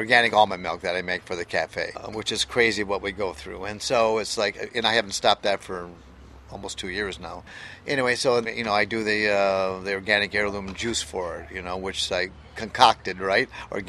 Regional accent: Michigan, United States; I'm from Michigan. I didn't know anything about wine.

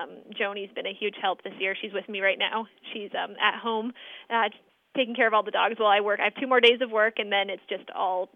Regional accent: Bethel, Alaska, United States; And so I think I really got my racing experience growing up in Bethel.

